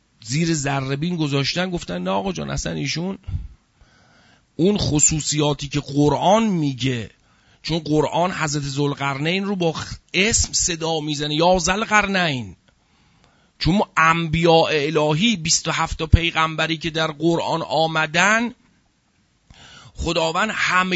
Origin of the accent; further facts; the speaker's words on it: Iran; ما هم ایرانیم، دوست داریم ایرانو،